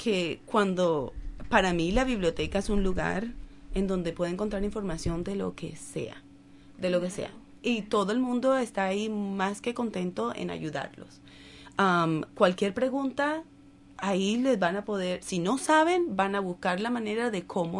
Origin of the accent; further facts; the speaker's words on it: Colombia; now in Northfield, United States; Cuando yo me mudé aquí a Northfield, no hablaba nada de inglés, cero español. Vine desde Colombia y empecé a tomar clases de inglés en la comunidad.